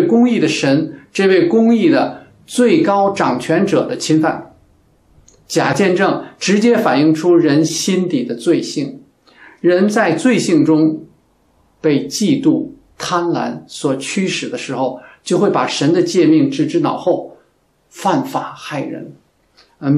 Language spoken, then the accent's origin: Chinese; China; 作为一个中国公民，我真的不愿意提这样的事啊